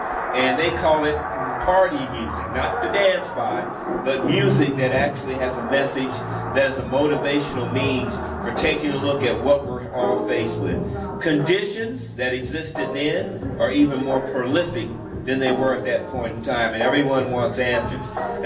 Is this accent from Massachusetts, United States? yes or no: no; Sacramento, California, United States; I came from Sacramento, California.